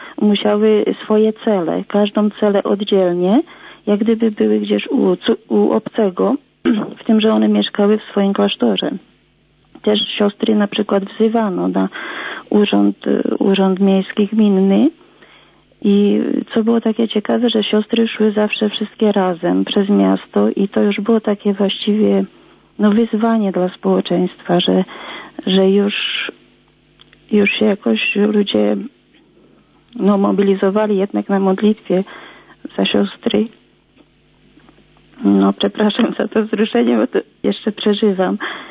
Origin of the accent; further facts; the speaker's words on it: Jablunkov, Moravian-Silesian Region, Czechia; ja pochodzę z miejscowości Jabłonków, to jest na Śląsku Cieszyńskim.